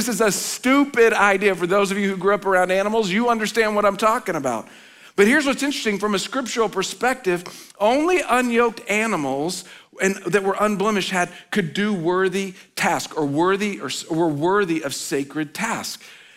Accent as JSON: {"language": "English", "region": "Oklahoma", "country": "United States", "tie": "born or raised there", "said": "again, I grew up in Oklahoma."}